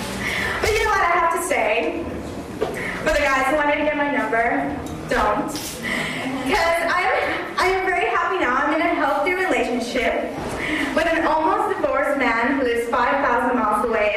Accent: Puerto Rico; I'm Puerto Rican. So you're from New York? No? I'm from Puerto Rico.

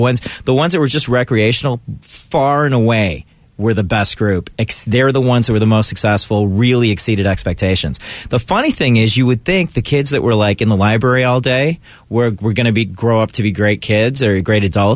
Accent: India; But originally I'm Indian, so I can do an Indian accent.

